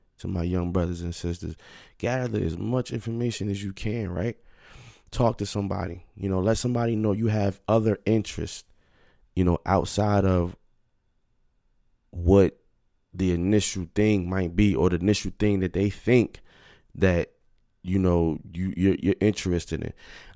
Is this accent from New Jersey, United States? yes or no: yes; New Jersey, United States; I'm from Jersey, so it could be Jersey